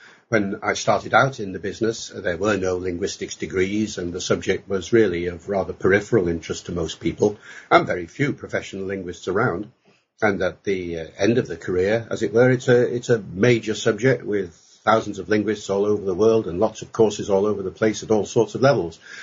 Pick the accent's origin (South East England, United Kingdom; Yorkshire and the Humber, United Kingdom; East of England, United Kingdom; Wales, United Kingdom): Wales, United Kingdom; Holyhead; I grew up in North Wales, in Holyhead, which at the time in the 1940s was very strongly English speaking and very strongly Welsh speaking.